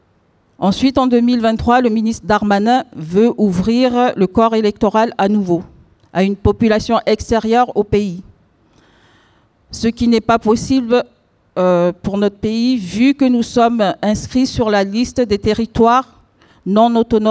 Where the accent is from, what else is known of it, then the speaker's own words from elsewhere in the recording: New Caledonia; now in France; je suis originaire de Calédonie, je suis Kanak du pays, et je vis ici en France depuis un moment